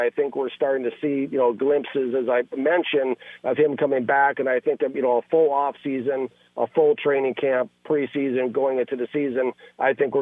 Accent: Minnesota, United States; I'm from Minnesota, so I had a lot of, you know, friends and family back there

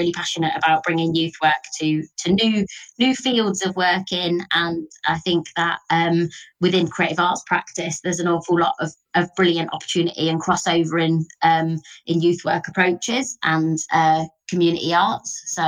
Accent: Leicester, East Midlands, United Kingdom; moved away as an adult; now in Leeds, United Kingdom; I'm from Leicester and I've been in Leeds since I came to come to uni, so I'm a student that never left

